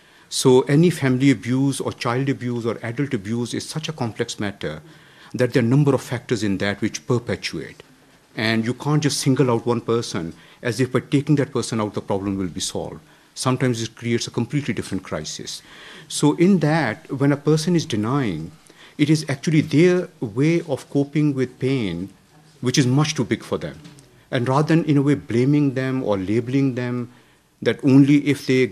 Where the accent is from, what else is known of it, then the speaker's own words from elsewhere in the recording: Lahore, Punjab, Pakistan; moved away as an adult; I come from Lahore originally.